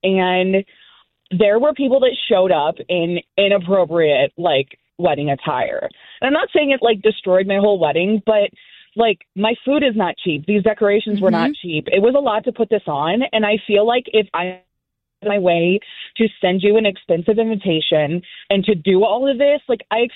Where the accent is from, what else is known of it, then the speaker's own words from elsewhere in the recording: the South, United States; I'm like from the South, so we have people like dressed in like blue jean shorts and a t-shirt.